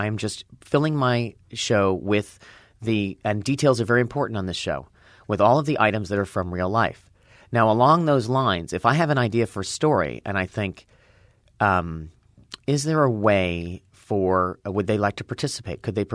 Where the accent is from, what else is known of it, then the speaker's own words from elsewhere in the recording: Los Angeles, California, United States; I grew up in Los Angeles and I knew this was an old department store chain.